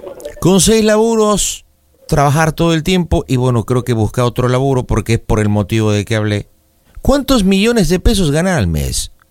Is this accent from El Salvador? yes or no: no; Buenos Aires, Argentina; Yo nací en Buenos Aires, soy porteño.